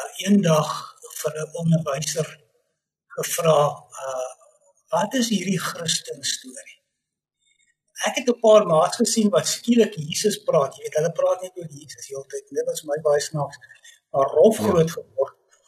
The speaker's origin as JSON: {"language": "Afrikaans", "town": "Troyville", "region": "Gauteng", "country": "South Africa", "tie": "born or raised there", "said": "So aan die ooste kant van Johannesburg, arm area, Troyville, groot geword. Maar met groot genade beland in baie goeie skool. So ek het by JP Boys gematrikuleer."}